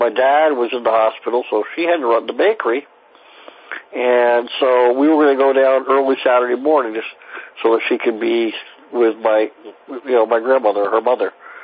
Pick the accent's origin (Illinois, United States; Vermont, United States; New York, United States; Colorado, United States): Vermont, United States